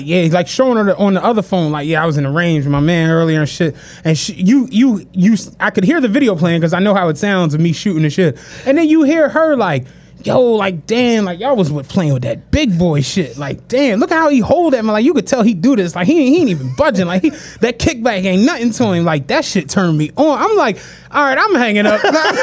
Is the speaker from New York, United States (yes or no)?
no; Philadelphia, Pennsylvania, United States; It's $215 because we're from Philly.